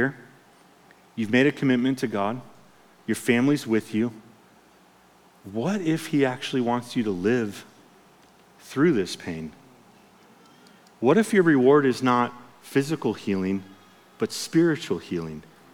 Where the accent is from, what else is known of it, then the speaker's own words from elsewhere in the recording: California, United States; I grew up in Orange County near the beach and we had riptides, they were crazy.